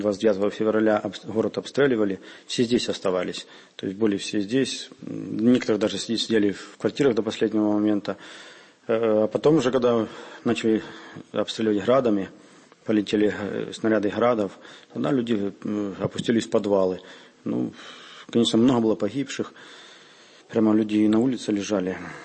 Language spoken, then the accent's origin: Russian; Volyn Oblast, Ukraine; moved away as an adult; now in Donbas; Родился вообще на Западной Украине, в Волынской области. Там вырос, поступил в семинарию в Киевскую. Там же женился, ну, сюда приехал, на Донбасс.